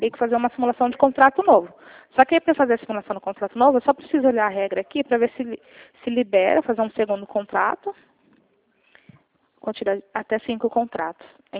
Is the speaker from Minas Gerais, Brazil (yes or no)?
no; Campinas, São Paulo, Brazil; Não, eu sou de Campinas.